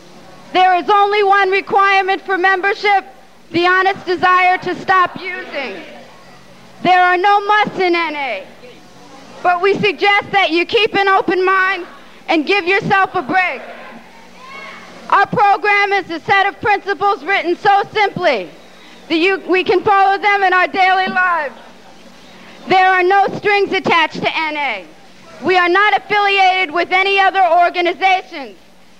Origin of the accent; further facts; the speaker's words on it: New York City, New York, United States; I'm an addict from New York City.